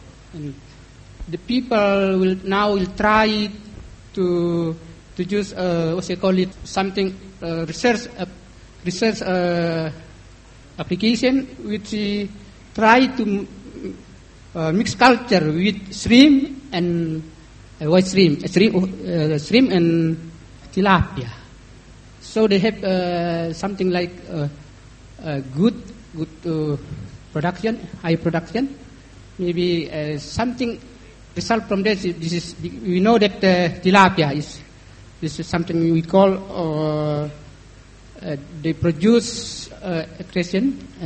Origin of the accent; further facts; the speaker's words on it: Indonesia; I am from Indonesia.